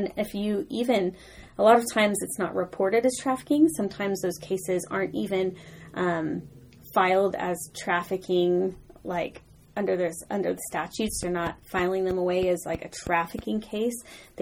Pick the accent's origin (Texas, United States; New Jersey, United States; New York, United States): Texas, United States; San Antonio; I'm from San Antonio, Texas, and I got into human trafficking work when I was down there